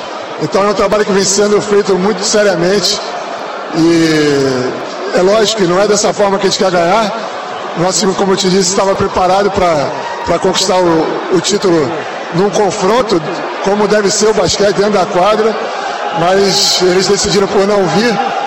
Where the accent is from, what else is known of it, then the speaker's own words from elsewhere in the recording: Rio de Janeiro, Brazil; Eu que fui criado no Maracanã